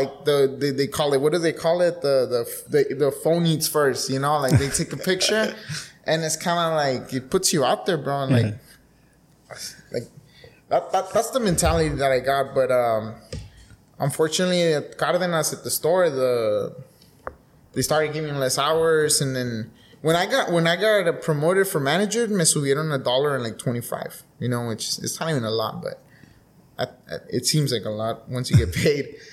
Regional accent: Calexico, California, United States; Well, I grew up here in Calexico, well, in the border, you know, some parts of L.A., and you know, graduated from Calexico High, 14.

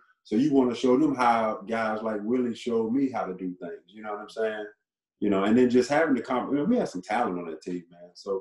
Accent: United States; And that's one thing a lot of guys, American guys, don't do. America as a whole, we think everybody should adapt to us and we don't ada

